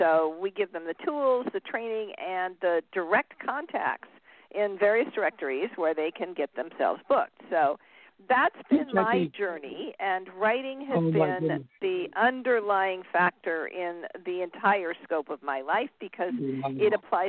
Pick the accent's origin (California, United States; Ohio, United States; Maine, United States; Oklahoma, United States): California, United States; So I am from Southern California, as you indicated